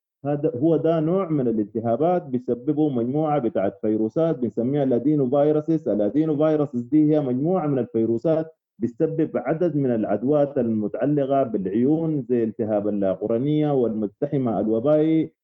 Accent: Sudan; دي أصلاً حالات متوطنة قاعدة عندنا في السودان في دارفور وفي كل أنحاء السودان

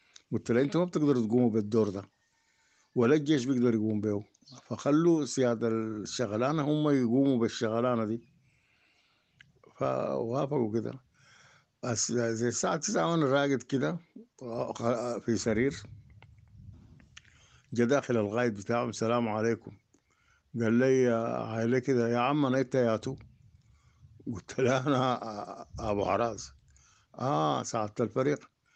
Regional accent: Omdurman, Khartoum, Sudan; انا اول شيء من ام درمان دي ما بمرق، أنا قاعد حارس لي تراب هنا في البكري، أصلا من المدرمان دي ما بمرق

